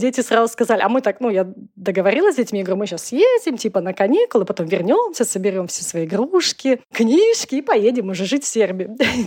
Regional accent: Vladivostok, Primorsky Krai, Russia; moved away as an adult; also born or lived in Sakhalin; я родилась на Дальнем Востоке, я жила в Владивостоке, потом мы переехали по работе тоже на Сахалин, жила на Сахалине.

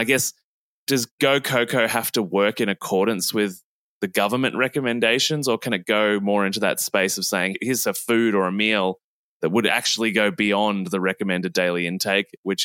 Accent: Australia; to me, being an Australian

